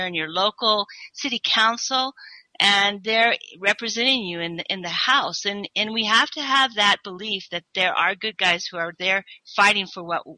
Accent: Douglas, Arizona, United States; And I thought of my hometown on the Mexican border. And my father was running for mayor of my hometown.

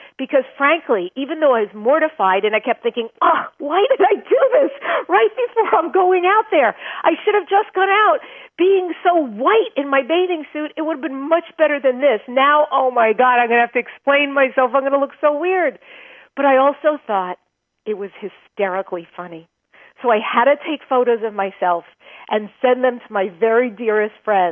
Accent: New York, United States; now in California, United States; I grew up in New York. I live now in California.

